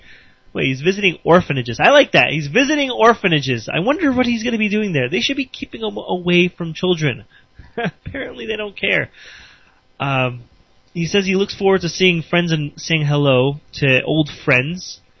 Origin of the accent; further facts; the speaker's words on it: Canada; I'm Canadian. I watch hockey.